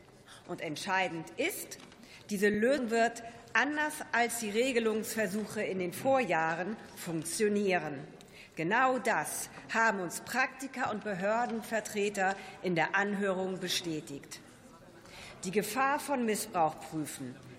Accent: Lower Saxony, Germany; Ich finde es ja immer schön, wenn mein Heimatland Spitzenreiter ist

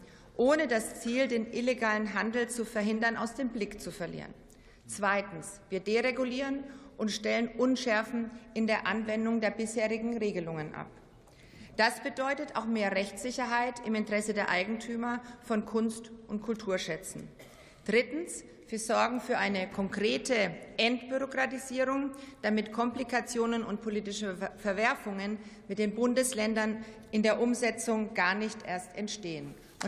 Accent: Schweinfurt, Bavaria, Germany; in meiner Heimatstadt Schweinfurt

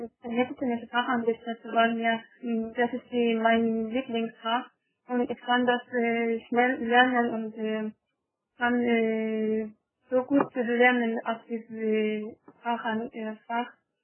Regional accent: Afghanistan; German is a second language; also born or lived in Iran; now in Germany; 19 Jahre alt und aus, und komme aus Afghanistan. Und ich wohne in Bayern.

